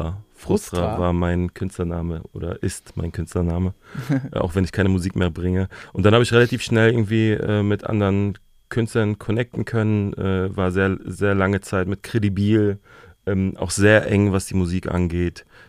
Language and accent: German; Berlin, Germany; Ich bin in Berlin aufgewachsen, dementsprechend hatte ich so gerade Berliner Vorbilder gehabt